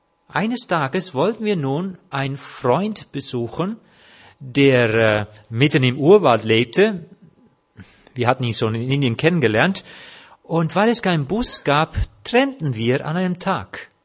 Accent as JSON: {"language": "German", "country": "Netherlands", "said": "Dabei bin ich doch Holländer."}